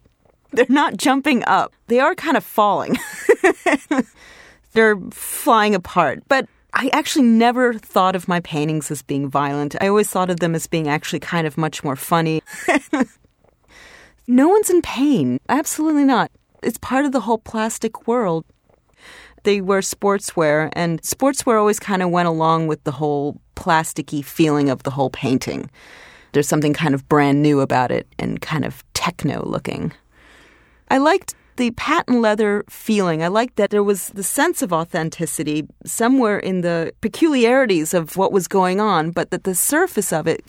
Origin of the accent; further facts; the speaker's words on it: Columbus, Ohio, United States; moved away as an adult; now in New York, United States; I grew up in Columbus, Ohio, and I've lived in New York since about 91, where I came here for graduate school.